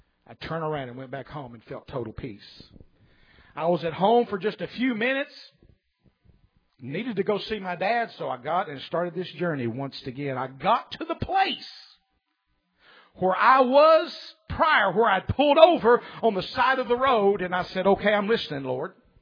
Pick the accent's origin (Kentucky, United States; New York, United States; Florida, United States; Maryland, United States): Kentucky, United States; Coon Creek; Got into Leslie County, got and went up Coon Creek. I'm from Coon Creek.